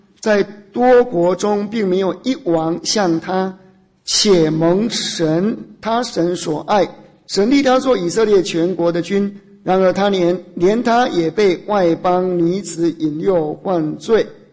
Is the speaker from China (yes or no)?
yes; China; 我们中国人